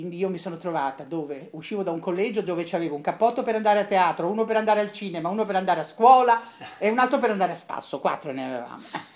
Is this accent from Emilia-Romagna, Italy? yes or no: yes; Bologna, Emilia-Romagna, Italy; born there; Io sono nata a Bologna.